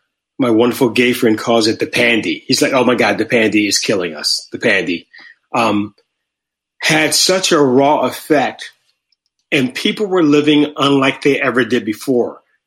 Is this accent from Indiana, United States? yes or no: no; Oakland, California, United States; I grew up in Oakland in the 70s. My stepfather was a Jehovah's Witness, and my real father was a pimp.